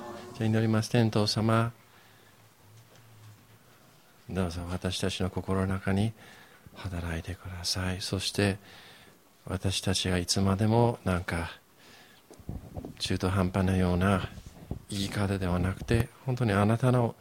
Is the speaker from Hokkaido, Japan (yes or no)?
no; Yokohama, Kanagawa, Japan; 僕は横浜育ちで、横浜インターナショナルスクールという学校、行ってました、子供の時に。